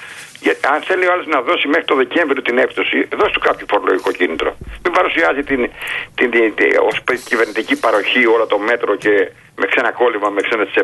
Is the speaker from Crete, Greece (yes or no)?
yes; Chania, Crete, Greece; Εγώ είμαι Χανιώτης